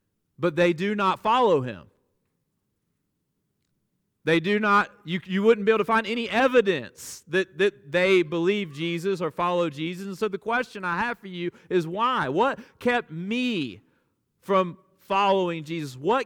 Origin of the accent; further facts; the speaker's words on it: Alabama, United States; I grew up in the Bible Belt, South Alabama, and I grew up hearing the gospel all the time, and I never questioned it.